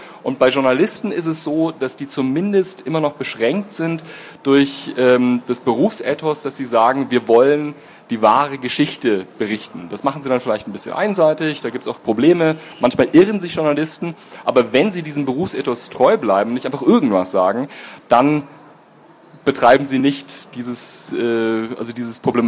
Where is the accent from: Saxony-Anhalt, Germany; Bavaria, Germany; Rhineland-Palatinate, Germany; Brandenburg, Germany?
Bavaria, Germany; Munich; ich komme aus München, bin dort tätig als wissenschaftlicher Mitarbeiter am Lehrstuhl Niederrümelin.